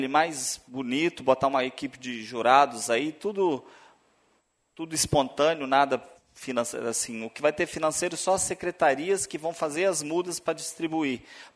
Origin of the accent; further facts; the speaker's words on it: Cariacica, Espírito Santo, Brazil; Eu sou de Cariacica